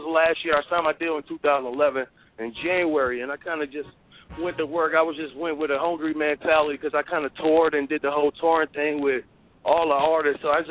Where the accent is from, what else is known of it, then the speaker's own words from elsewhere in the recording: Brooklyn, New York, United States; now in California, United States; I'm a producer from Brooklyn, New York. Grew up in Brooklyn, currently living out in California now since I signed my deal out with Rodney.